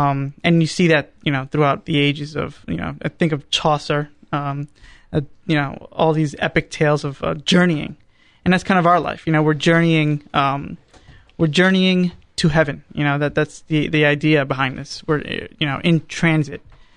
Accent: New York, United States; Growing up in New York, I've had the opportunity to visit that a lot, often.

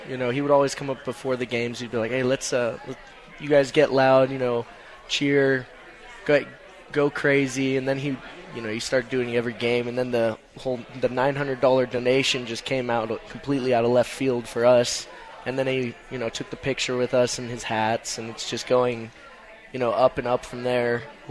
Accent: Indiana, United States; I was raised in Indiana. Both my parents went to IU.

